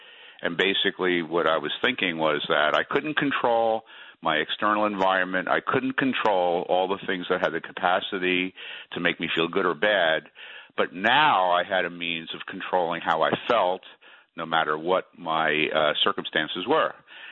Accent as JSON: {"language": "English", "town": "New York City", "region": "New York", "country": "United States", "tie": "born or raised there", "also_born_or_lived": "Ozark, Alabama", "said": "My father was in the Army. He was stationed there. My mother went to join him. And I spent about 6 months in Ozark, Alabama. I didn't like it at all, and I went back to New York City."}